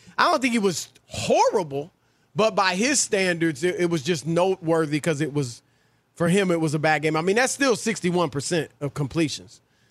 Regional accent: Columbus, Ohio, United States; That's where we grew up here in Columbus, yes.

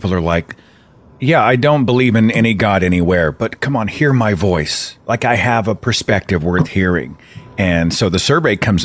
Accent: Oklahoma, United States; Alabama, what, Tennessee, Oklahoma, my home state.

